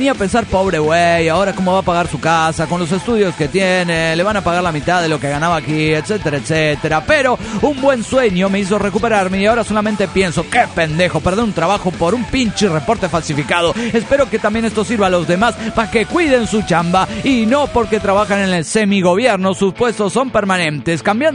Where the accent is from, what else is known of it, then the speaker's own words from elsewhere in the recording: Monterrey, Nuevo León, Mexico; de Monterrey, Nuevo León, México.